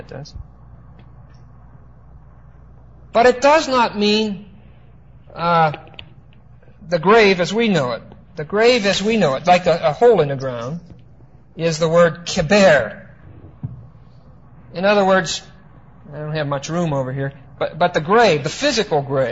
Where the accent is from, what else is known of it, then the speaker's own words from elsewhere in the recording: East Pittsburgh, Pennsylvania, United States; This guy sounds like he's right out of my hometown. Sounds like he was born and raised in East Pittsburgh and never got away from it.